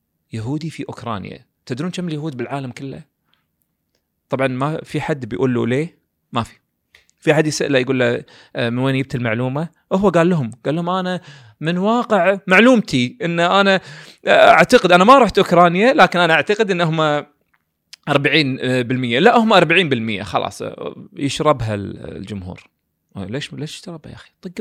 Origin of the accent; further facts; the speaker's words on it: Kuwait; هو نفس نظارة عندنا بالكويت نسميها